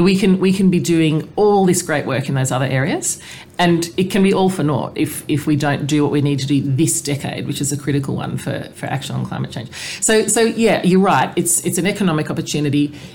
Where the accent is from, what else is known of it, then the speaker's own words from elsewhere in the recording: Wagga Wagga, New South Wales, Australia; now in Clare, Australia; I had grown up in the country anyway. I grew up in Wagga Wagga, and I had gone to Sydney like most people